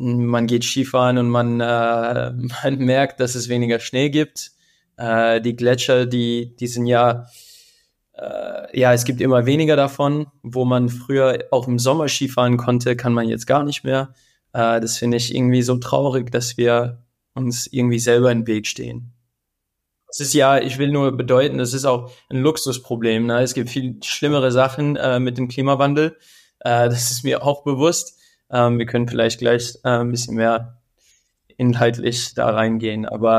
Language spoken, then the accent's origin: German; New Jersey, United States; ich bin in den USA aufgewachsen, in New Jersey. Also New Jersey ist nichts Besonderes im Sinne von Natur, aber meine Eltern kommen aus Frankreich, kommen aus den Alpen